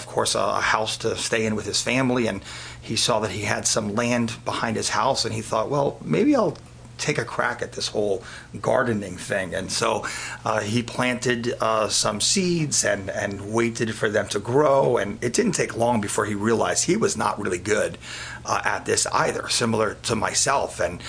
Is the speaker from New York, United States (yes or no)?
yes; New York City, New York, United States; I'm from New York City, Queens and Brooklyn, you know, born and raised.